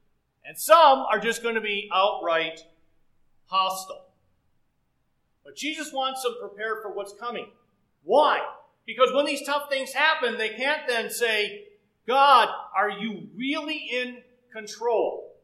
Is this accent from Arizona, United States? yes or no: no; Detroit, Michigan, United States; Now, I grew up in Detroit, so obviously then I'm going to root for those losers.